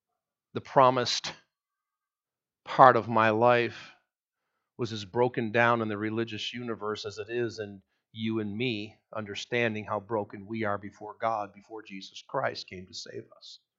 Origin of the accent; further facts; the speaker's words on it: New Hampshire, United States; also born or lived in Vermont; I was born in Vermont. I was raised in New Hampshire. I'm so confused.